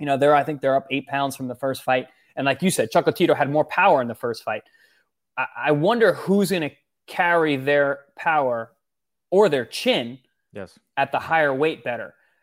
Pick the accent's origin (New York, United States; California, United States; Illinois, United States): New York, United States; So I'm from New York. I'm used to just doing work.